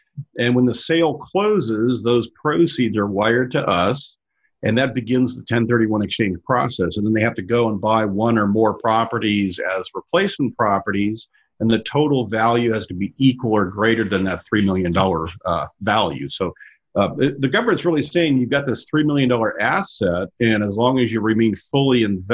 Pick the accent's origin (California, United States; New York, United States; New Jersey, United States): California, United States; Los Angeles; I grew up in Los Angeles, which was great back then. Today, I try to avoid it at all costs.